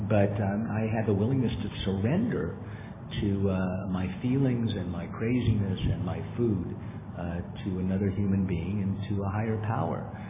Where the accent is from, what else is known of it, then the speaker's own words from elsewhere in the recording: San Diego, California, United States; I went to San Diego. I'm from San Diego. That's the extent of my traveling.